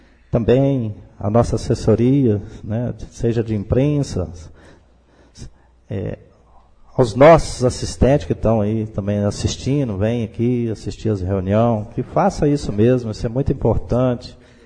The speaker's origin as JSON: {"language": "Portuguese", "country": "Brazil", "said": "Nós somos brasileiros e queremos isso também."}